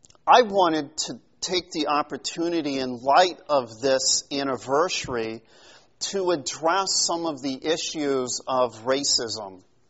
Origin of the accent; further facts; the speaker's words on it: Missouri, United States; we've had things happen in our society like Ferguson, Missouri, my home state.